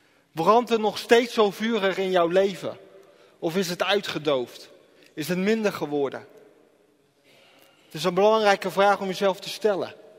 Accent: Rotterdam, North Brabant, Netherlands; also born or lived in Roosendaal; now in Etten-Leur, Netherlands; Ik woon in Etten-Leur. Ik ben opgegroeid in Roosendaal. Ik ben geboren in Roosendaal, opgegroeid in Rotterdam en ik woon nu in Etten-Leur.

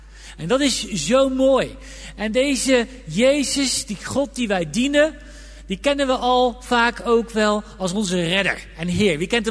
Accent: Eindhoven, North Brabant, Netherlands; accent: soft G; want ik ben een Eindhovenaar, een Brabander. Ja, dat wist ook veel niet, hè? Ik ben eigenlijk een Brabander, joh. Met een zachte G. Van oorsprong.

